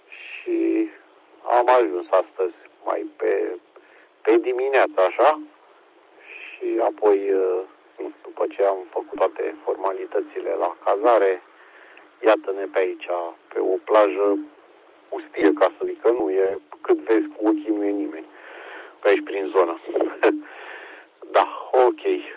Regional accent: Pitești, Argeș, Romania; eu sunt din Pitești

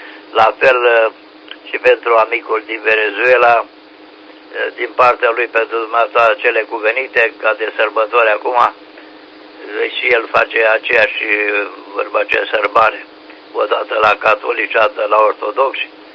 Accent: Oltenia, Romania; suntem olteni

